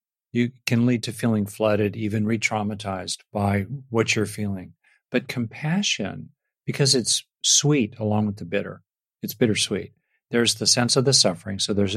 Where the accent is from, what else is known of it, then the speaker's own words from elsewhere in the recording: United States; Like, I grew up in America in the 60s and 70s, and I kind of came of age politically in the late 60s